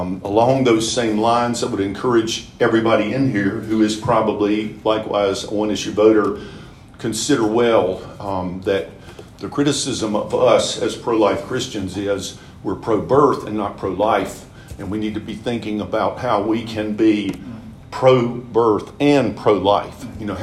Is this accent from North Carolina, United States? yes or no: yes; Winston-Salem, North Carolina, United States; because I was born and raised here in Winston-Salem.